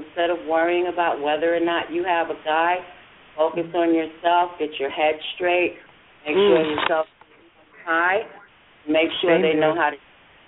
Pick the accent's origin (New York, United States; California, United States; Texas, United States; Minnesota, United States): New York, United States; accent: New York; I'm a New Yorker. I move.